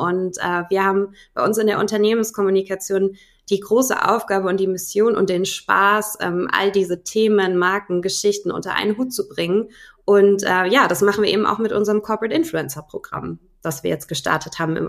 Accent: Munich, Bavaria, Germany; accent: Bavarian; Ich bin waschechtes Münchner Kindl, mit Großeltern hier geboren, Eltern und ich selbst auch. Aber ich habe mir den bayerischen Akzent abtrainiert für euch heute, damit ihr mich gut versteht.

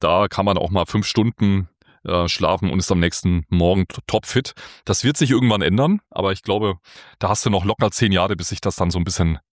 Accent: Bavaria, Germany; now in Berlin, Germany; Also ich lebe in Berlin und was ich schon hier wirklich vermisse, als gebürtiger Bayer, der auf dem Land aufgewachsen ist, ist der Sternenhimmel.

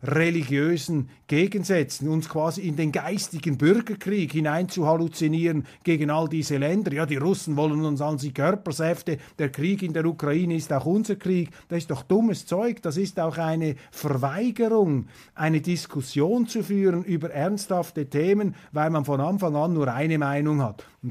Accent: Zurich, Switzerland; Und da muss ich als Zürcher, als Agglomerationszürcher sagen, wehret den Anfängen aufgepasst.

